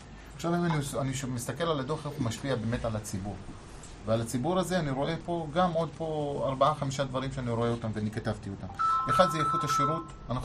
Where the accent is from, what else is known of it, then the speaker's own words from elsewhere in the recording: Herzliya, Tel Aviv District, Israel; אני מדגיע מהרצליה.